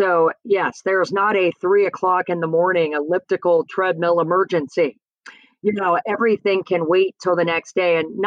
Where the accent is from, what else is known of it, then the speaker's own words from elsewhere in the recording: Virginia, United States; And then my home state where I grew up, Virginia, is wide open